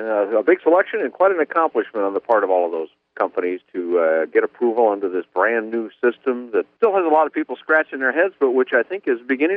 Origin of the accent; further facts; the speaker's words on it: Minnesota, United States; My home state of Minnesota is quite a bit cooler today.